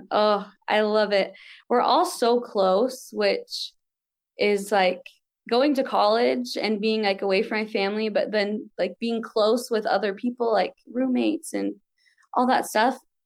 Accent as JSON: {"language": "English", "town": "Las Vegas", "region": "Nevada", "country": "United States", "tie": "born or raised there", "lives_now": "Idaho, United States", "said": "I grew up in Vegas area. My family is from the Fort Peck Indian Reservation in Montana."}